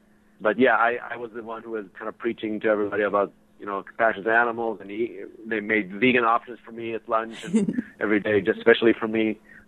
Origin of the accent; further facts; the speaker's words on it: Israel; English is a second language; now in United States; You know, I was born in the States, grew up in Israel, but came back to the States in 2000.